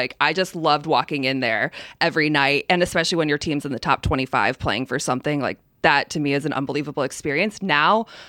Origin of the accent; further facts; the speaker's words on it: Palatine, Illinois, United States; Grew up in Palatine, so northwest suburbs, born and raised there. My parents went to Palatine High School, decided to send their four kids to Palatine High School.